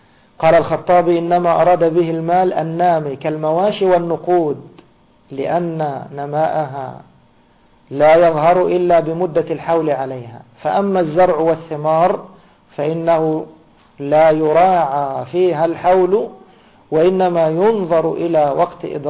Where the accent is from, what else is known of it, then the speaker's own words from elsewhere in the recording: Egypt; كما هو مثلا عندنا في مصر محصول في الصيف ومحصول في الشتاء